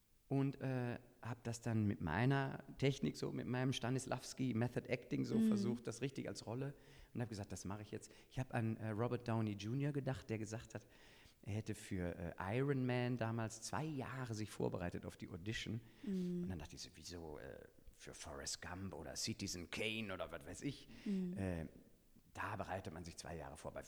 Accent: Kleve, North Rhine-Westphalia, Germany; Und dann habe ich so mit Operngesang angefangen und eben ein bisschen bei uns in Kleve, in der Kleinstadt, war nicht so viel.

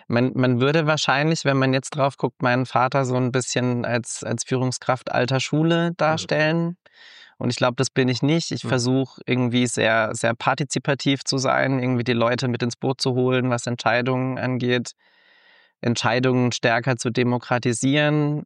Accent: Freiburg, Baden-Württemberg, Germany; dass Freiburg meine Heimat ist

